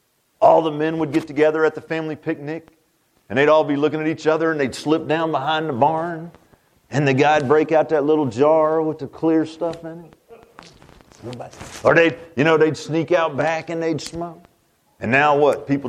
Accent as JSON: {"language": "English", "town": "Virginia Beach", "region": "Virginia", "country": "United States", "tie": "born or raised there", "said": "I mean, I grew up in Virginia Beach. I mean, at the time when I grew up, Virginia Beach was kind of a sleepy little town."}